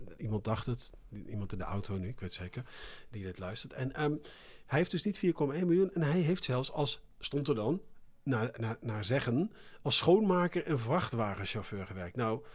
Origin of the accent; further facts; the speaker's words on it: Eindhoven, North Brabant, Netherlands; Ik kom uit Woensel, uit Eindhoven.